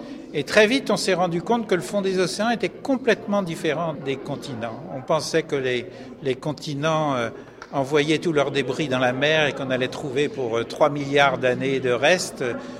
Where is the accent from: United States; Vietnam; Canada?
Vietnam; Je suis né au Vietnam et puis depuis que j'étais tout petit, je regardais le Pacifique